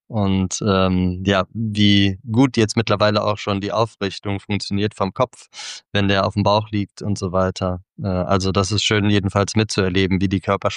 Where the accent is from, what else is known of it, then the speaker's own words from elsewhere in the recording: Cologne, North Rhine-Westphalia, Germany; Also ich komme aus Köln